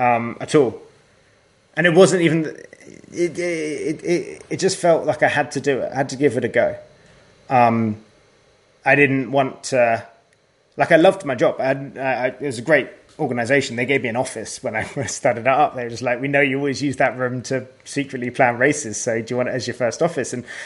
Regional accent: South East England, United Kingdom; So yeah, so I grew up just outside London in the southeast of England.

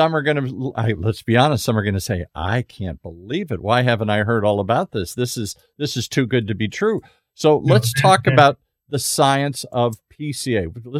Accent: Bloomfield, Michigan, United States; That's right around the corner. I grew up in Bloomfield, right around the corner from there.

